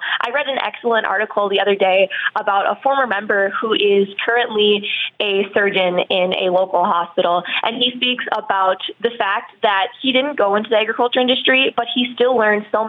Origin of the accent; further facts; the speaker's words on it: Kindred, North Dakota, United States; I am originally from the Kindred FFA chapter. It's a smaller chapter in the southeast corner of North Dakota